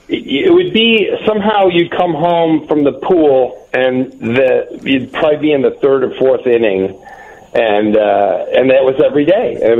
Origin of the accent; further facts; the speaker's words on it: Naperville, Illinois, United States; it was based on growing up in Naperville and the hippies who used to hang out under the bridge.